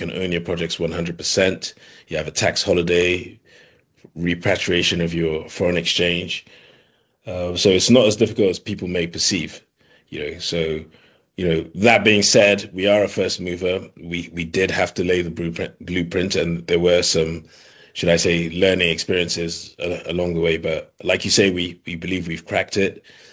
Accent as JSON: {"language": "English", "country": "Nigeria", "said": "So me being Nigerian personally"}